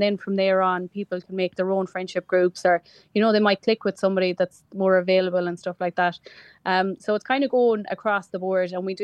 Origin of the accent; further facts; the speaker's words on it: Galway, Connacht, Ireland; And obviously, I'm from Galway, so it's easy for me to travel.